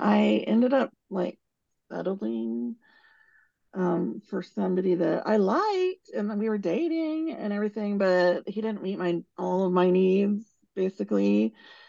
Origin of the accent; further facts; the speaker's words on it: Kansas City, United States; I grew up in Kansas City.